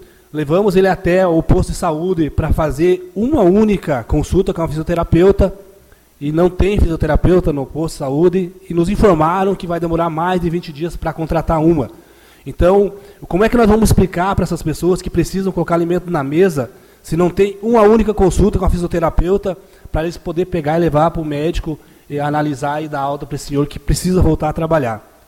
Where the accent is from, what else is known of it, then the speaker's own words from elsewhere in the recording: Camporé, Brazil; eu sou munícipe criado, nascido e criado em Camporé